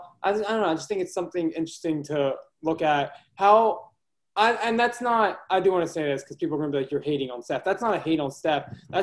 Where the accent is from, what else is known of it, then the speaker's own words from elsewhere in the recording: Maryland, United States; I'm from Maryland, so it's a home kind of thing.